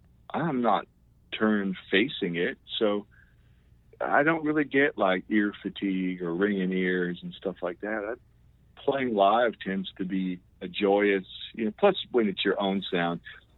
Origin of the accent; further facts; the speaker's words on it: Detroit, Michigan, United States; But I knew it from growing up in Detroit.